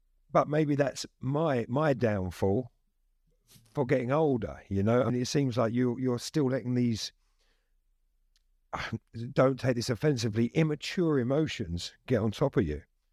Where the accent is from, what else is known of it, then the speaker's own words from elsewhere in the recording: United Kingdom; I would say personally, I'm European. I'm obviously British